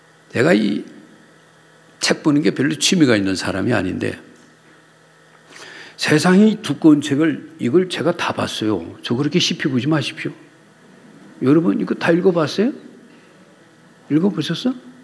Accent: Daejeon, South Korea; 저는 충청도 대전이고요.

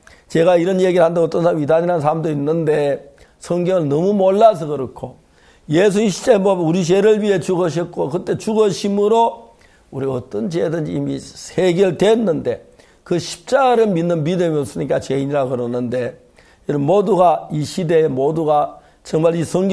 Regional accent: South Korea; 지금은 제가 한국인인데

